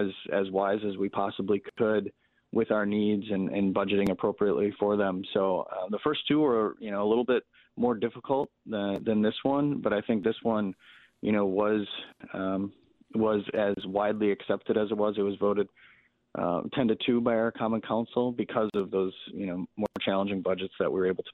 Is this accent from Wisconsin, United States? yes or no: yes; Green Bay, Wisconsin, United States; I'm born and raised in Green Bay and, you know, spent a little bit of time away in Madison, but otherwise I've been here my entire life